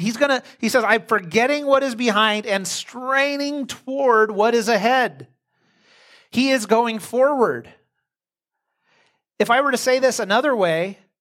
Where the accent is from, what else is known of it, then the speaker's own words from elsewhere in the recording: California, United States; discouraging to me as a Californian who likes to go outside in the winter